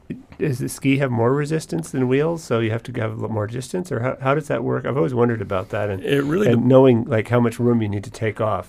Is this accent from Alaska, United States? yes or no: yes; Alaska, United States; Well, growing up in Alaska, I was always told that Alaska pilots are the best